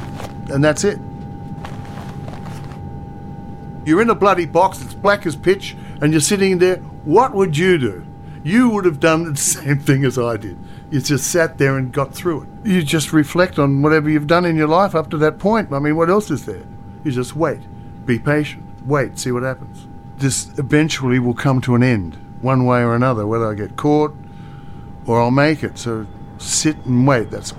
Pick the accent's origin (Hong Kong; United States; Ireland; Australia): Australia; I'm very proud of the fact that I'm an Australian